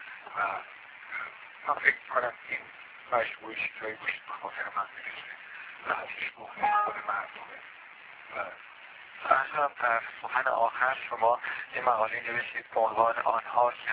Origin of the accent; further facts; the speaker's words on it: Iran; به عنوان یک ایرانی خارج از کشور و علاقمند به دموکراتیزه شدن ایران میتونم حمایتشون بکنم